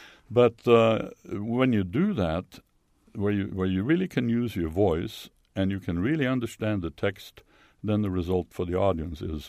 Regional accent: Southeastern Norway, Norway; In southeastern Norway, very near the Swedish border, about 100 kilometers from the Swedish border, right on the Oslo Fjord.

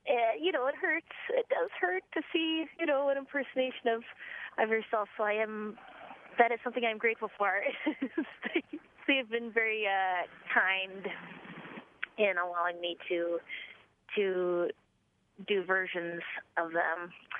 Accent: Duluth, Minnesota, United States; My dad opened for me once in my hometown in Duluth.

